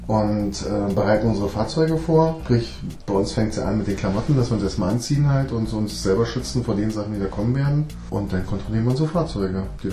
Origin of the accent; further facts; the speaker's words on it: Berlin, Germany; Also ich komme aus Berlin, ich arbeite in Brandenburg